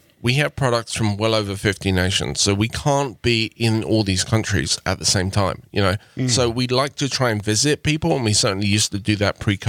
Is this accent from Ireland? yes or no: no; England, United Kingdom; now in United States; Yes, yeah, so I'm English, from England. I've emigrated here to the States about 16, 17 years ago, married with two kids.